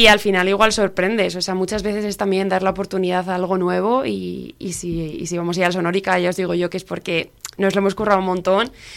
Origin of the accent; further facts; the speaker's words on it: Laredo, Cantabria, Spain; now in Gama, Spain; soy de aquí, de este pueblo tan bonito, de Laredo. y vivo actualmente en Gama